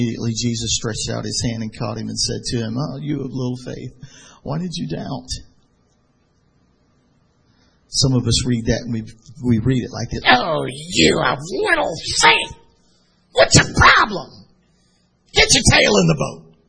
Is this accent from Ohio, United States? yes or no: no; San Francisco, California, United States; I'm from San Francisco. Hello. You're ready to kill it. I live next door to New Orleans.